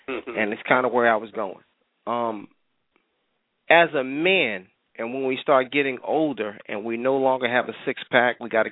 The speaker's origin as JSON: {"language": "English", "region": "New York", "country": "United States", "tie": "born or raised there", "said": "See, for me, it's dangerous only because growing up in New York, we had to go."}